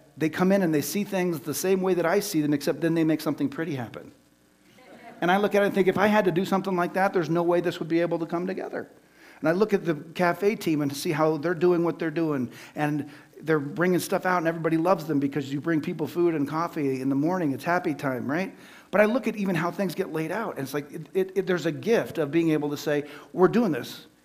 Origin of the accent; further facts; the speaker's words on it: Golden Valley, Minnesota, United States; This is a city boy, born and raised in South Golden Valley, who had never been around chickens.